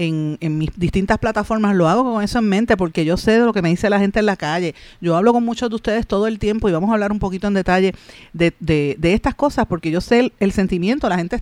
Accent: Puerto Rico; que volvamos a ser lo que nosotros somos los puertorriqueños, gente que quiere a nuestro país

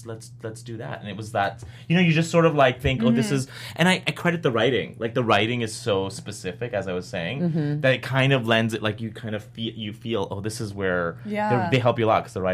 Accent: Canada; Oh, Lord, no. I'm Canadian.

